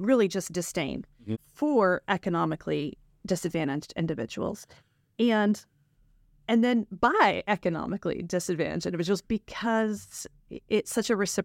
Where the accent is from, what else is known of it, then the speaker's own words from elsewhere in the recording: Appalachia, United States; I'm from Appalachia.